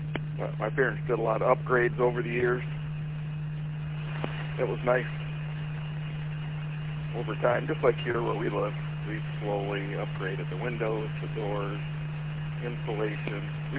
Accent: Michigan, United States; born or raised there

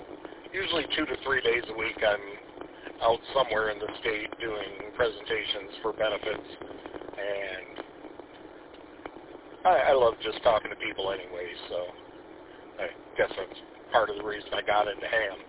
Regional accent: Ludington, Michigan, United States; and then I grew up in Ludington on the west side.

